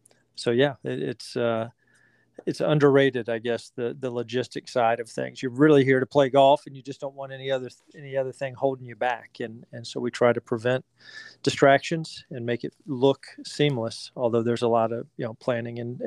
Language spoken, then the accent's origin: English; Augusta, Georgia, United States; I grew up in Augusta, Georgia, first of all, so I was in the shadows of a well-known golf facility